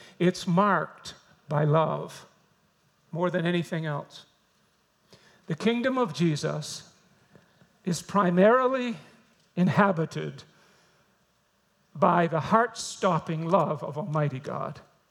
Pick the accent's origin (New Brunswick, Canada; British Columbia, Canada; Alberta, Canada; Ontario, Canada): New Brunswick, Canada; I'm a New Brunswick boy. I grew up in the Holy Land. The other Holy Land